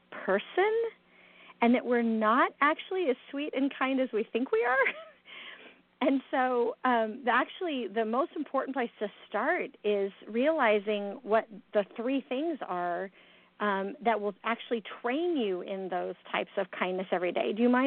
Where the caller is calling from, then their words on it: Atlanta, Georgia, United States; Well, I am actually at home in Atlanta